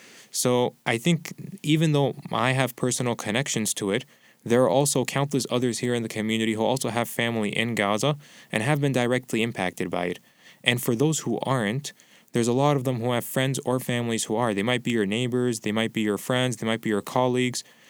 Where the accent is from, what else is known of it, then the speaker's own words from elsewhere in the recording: Champaign-Urbana, Illinois, United States; I'm an American of Palestinian descent, and my identity is I'm from Champaign-Urbana.